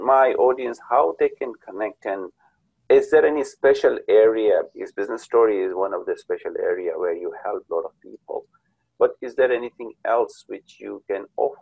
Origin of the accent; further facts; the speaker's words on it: Pakistan; moved away; By the way, I'm from Pakistan, but living in this country for the last 24 years